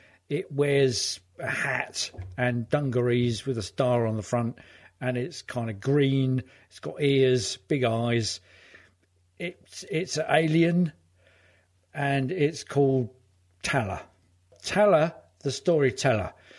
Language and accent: English; Hertford, East of England, United Kingdom; I live in the capital of, and the founder of Hartford, Connecticut, comes from my hometown of Hartford, in Hertfordshire.